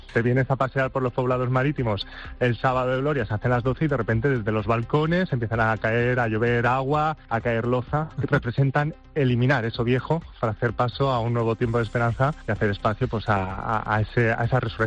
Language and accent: Spanish; Valencian Community, Spain; pero somos valencianos, somos mediterráneos, y eso en nuestro humor se nota.